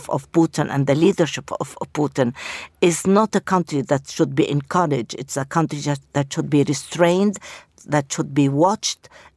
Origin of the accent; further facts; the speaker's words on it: United Kingdom; I'm ashamed even to say I'm British